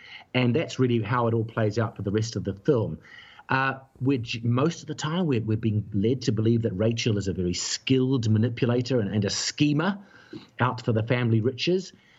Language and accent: English; New Zealand; and you are like me just growing up in New Zealand